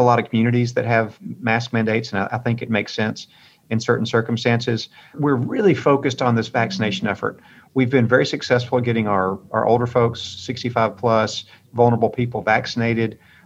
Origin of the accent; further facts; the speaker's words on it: the South, United States; You know, I'm from the South. A great deal of my family and friends are more on the right side of the spectrum.